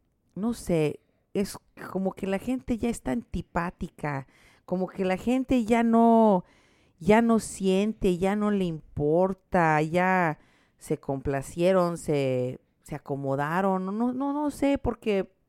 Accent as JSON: {"language": "Spanish", "region": "Iowa", "country": "United States", "tie": "born or raised there", "also_born_or_lived": "Houston", "said": "Yo nací en Houston. Pero me crié en Iowa."}